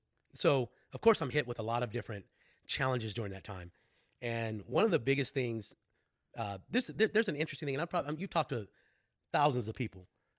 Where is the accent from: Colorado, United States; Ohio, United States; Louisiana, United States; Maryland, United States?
Louisiana, United States; New Orleans; I grew up in New Orleans, right? So what I saw was a bunch of creatives, okay? But they were all like street artists.